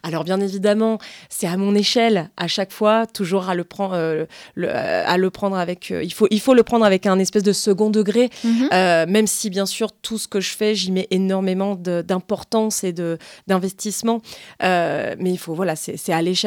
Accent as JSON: {"language": "French", "region": "Nouvelle-Aquitaine", "country": "France", "said": "donc je suis du Lot-et-Garonne."}